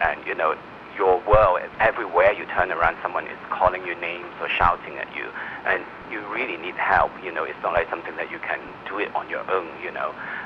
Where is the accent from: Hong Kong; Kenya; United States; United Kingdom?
Hong Kong; born there; Well, I was living in Hong Kong. I was born in Hong Kong.